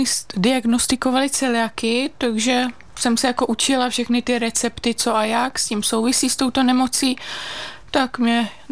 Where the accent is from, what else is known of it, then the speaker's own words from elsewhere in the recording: Pardubice Region, Czechia; No tak já pocházím z Chrudimska, takže to byla jasná volba